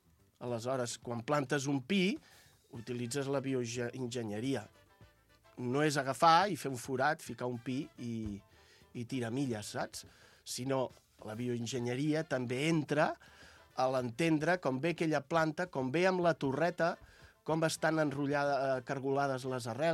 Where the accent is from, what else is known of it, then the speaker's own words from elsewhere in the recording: Catalonia, Spain; jo vaig passar tota la meva infància allà al Montseny i vaig viure molt al bosc.